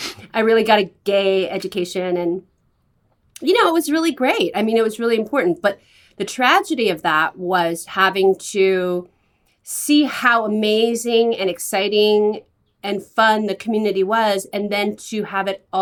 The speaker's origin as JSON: {"language": "English", "town": "San Francisco", "region": "California", "country": "United States", "tie": "born or raised there"}